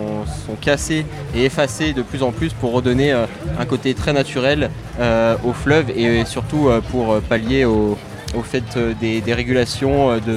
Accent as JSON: {"language": "French", "town": "Lyon", "region": "Auvergne-Rhône-Alpes", "country": "France", "lives_now": "Blois, France", "said": "je suis lyonnais avant tout. Malgré moi, immigré à Blois, c'est plutôt le Rhône qui m'a porté toutes ces années"}